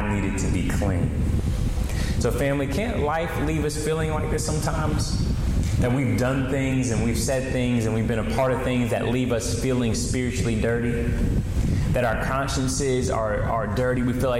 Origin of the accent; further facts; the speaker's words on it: Virginia, United States; I know, I think down here, wrestling isn't as popular as a sport as it is where I'm from. I'm from Virginia.